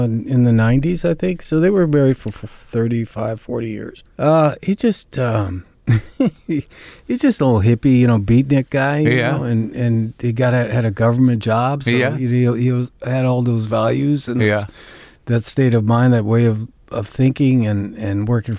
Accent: Montana, United States; also born or lived in Yellowstone / Cuyahoga Valley; Montana was basically my first memories. I grew up in Glacier National Park, which is 20 miles off the res.

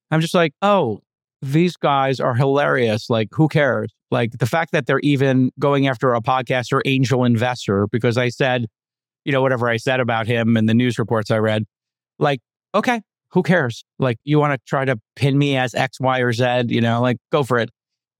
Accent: Brooklyn, New York, United States; So I grew up in Brooklyn, where you have to survive an onslaught of people telling your mom jokes on the stoop

